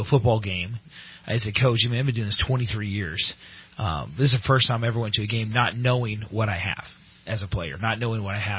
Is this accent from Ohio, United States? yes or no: no; California, United States; I'm from Central Valley.